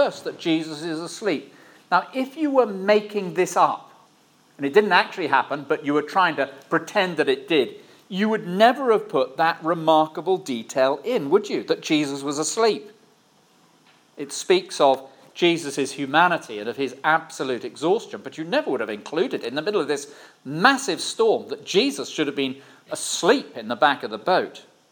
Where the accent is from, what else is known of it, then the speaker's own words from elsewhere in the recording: South West England, United Kingdom; I come from the West Country, down in Cornwall, and we go back there often.